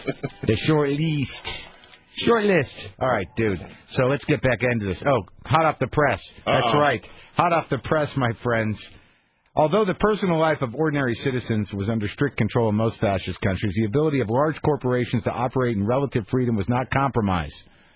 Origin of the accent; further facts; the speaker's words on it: United States; Also, I'm not a communist. I'm an American.